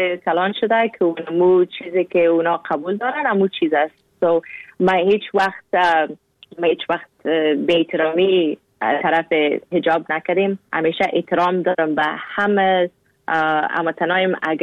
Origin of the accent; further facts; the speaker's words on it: Afghanistan; now in Canada; مستم از کانادا. گفت راستی از کجا هستی؟ مستم از افغانستان. گفت از افغانستان اگه هستی یعنی که مسلمان هستی نه؟ مستم ما اگه از افغانستان هستم مسلمان هستم